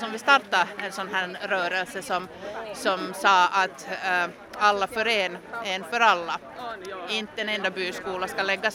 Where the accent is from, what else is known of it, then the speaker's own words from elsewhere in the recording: Kullo, Uusimaa, Finland; Jag kommer ända från Kullo